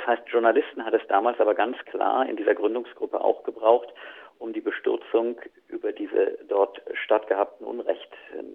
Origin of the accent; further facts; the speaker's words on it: Bonn, North Rhine-Westphalia, Germany; now in Neumarkt, Germany; Ich bin 47 Jahre alt und ich bin von Hause aus Anästhesist. Ich komme ursprünglich aus Bonn und bin jetzt seit 5 Jahren in der Anästhesie am Klinikum Neumarkt.